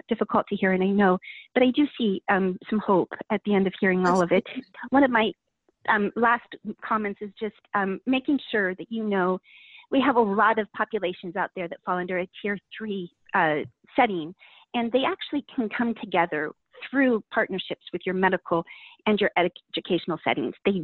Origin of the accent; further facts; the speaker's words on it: Denver, Colorado, United States; now in Portland, United States; I am native from Denver. I moved here in Portland in 1996 and have made Northeast my home.